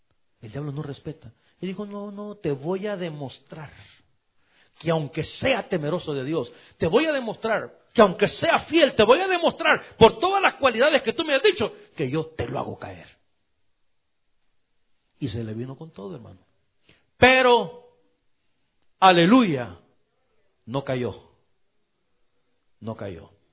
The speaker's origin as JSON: {"language": "Spanish", "country": "El Salvador", "tie": "born there", "said": "mi país, donde yo nací, El Salvador"}